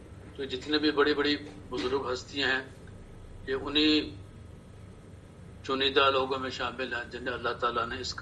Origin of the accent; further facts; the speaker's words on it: Jhuddo, Sindh, Pakistan; also born or lived in Jamesabad; میری پیدائش بھی جڈو ہی کی ہے, میں نے پرائمری بھی میں نے جڈو سے پاس کی. اس کے بعد 1968 میں جب میں چھٹی کلاس میں تھا اس وقت پھر ہم لوگ جیمس آباد میں آ گئے.